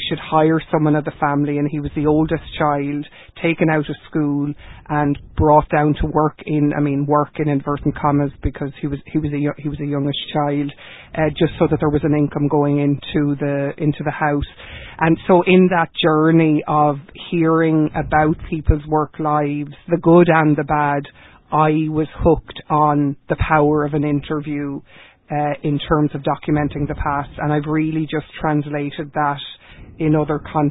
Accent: County Wicklow, Ireland; growing up in County Wicklow, the daughter of a Cork man and a Laois woman

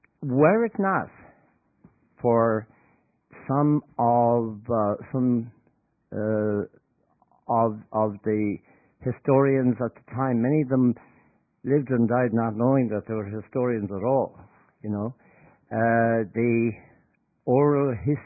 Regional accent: west of Ireland, Ireland; Growing up in the west of Ireland, and going to the national school in the late 40s, stuff was very raw.

